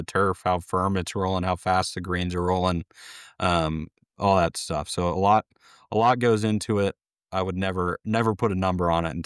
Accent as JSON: {"language": "English", "town": "Columbus", "region": "Ohio", "country": "United States", "tie": "born or raised there", "said": "number one in my hometown here in Columbus, Ohio, the Nationwide Children's Hospital Championship"}